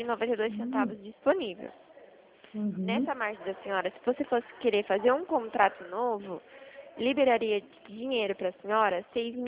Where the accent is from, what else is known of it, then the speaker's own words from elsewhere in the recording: Limeira, São Paulo, Brazil; sou de Limeira.